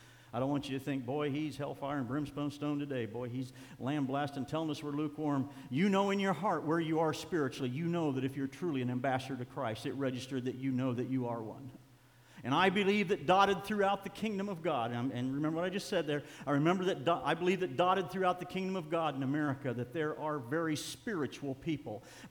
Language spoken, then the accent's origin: English; United States; But it's refreshing as an American pastor.